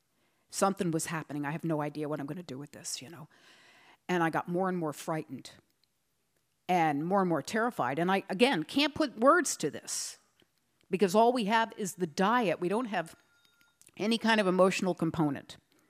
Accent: New Jersey, United States; now in New Mexico, United States; Like, I'm growing up in New Jersey, okay? And here we are living in New Mexico now.

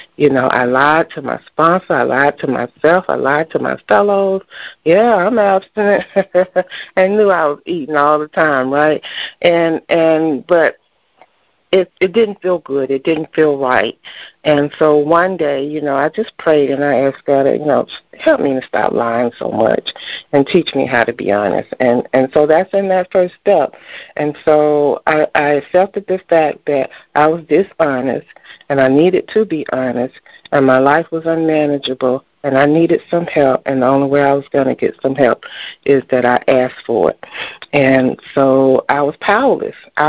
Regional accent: Atlanta, Georgia, United States; your facilitator, and I'm from Atlanta, Georgia.

